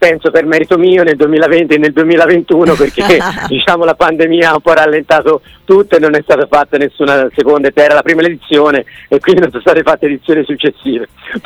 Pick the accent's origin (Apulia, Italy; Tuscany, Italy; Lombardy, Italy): Tuscany, Italy; Pistoia; io sono di Pistoia di origine